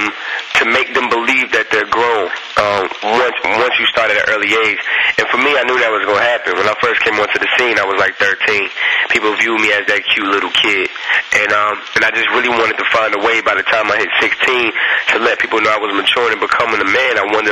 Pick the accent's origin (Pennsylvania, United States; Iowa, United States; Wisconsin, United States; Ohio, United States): Ohio, United States; Columbus; I met up with … in my hometown of Columbus, Ohio.